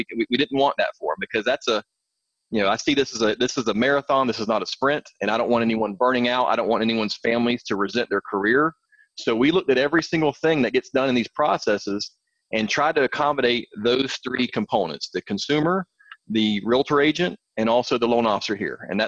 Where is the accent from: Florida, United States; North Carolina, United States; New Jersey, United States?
Florida, United States; So I grew up in a small town. You can hear my accent. I am in Florida, not in Kentucky or nothing, but in Florida. And I have this accent because we're a small town.